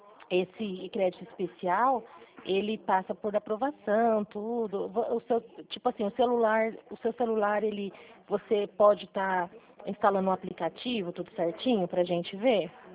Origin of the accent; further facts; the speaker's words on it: São Paulo, Brazil; dizem que eu sou paulista, porque paulistana é, paulistana é quem mora em São Paulo, capital, né? Não é assim que falam? E eu sou paulista.